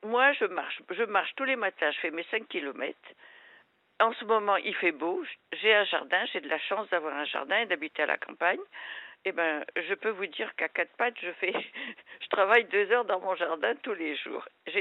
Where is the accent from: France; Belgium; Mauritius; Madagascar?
Madagascar; moved away as an adult; je suis née à Madagascar. Je ne suis pas malgache. Je suis née de parents mauriciens.